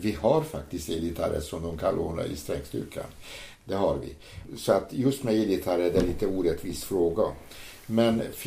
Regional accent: Hungary; now in Sweden; vi har haft konserter nere i mitt hemland i Ungern

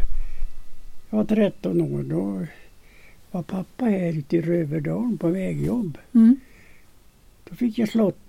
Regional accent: Kärvsjön, Sweden; Jag är född i Kärvsjön och jag är uppväxt där. Och jag jobbar ju där.

